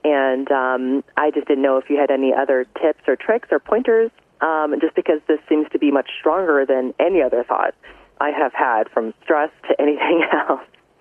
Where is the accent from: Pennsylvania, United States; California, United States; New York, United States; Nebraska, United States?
Nebraska, United States; Omaha; I'm from Omaha, Nebraska.